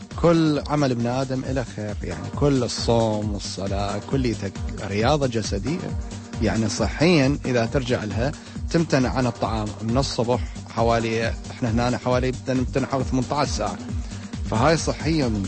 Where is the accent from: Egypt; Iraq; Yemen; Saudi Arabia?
Iraq; Baghdad, Baghdad Governorate; moved away; والحمد لله والشكر احنا هنا كعراقيين وكأزاسي دائما لماتنا موجودة، وفطورنا دائما جماعي بالنسبة للشباب. احنا بالنسبة لنا عوائل نفس ما كنا ببغداد